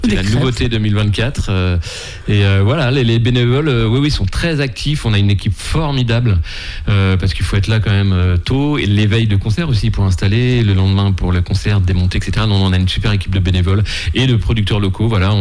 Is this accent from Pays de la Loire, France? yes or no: yes; Saint-Jean-de-Monts, Pays de la Loire, France; parce que moi je suis originaire de Saint-Jean-de-Mont.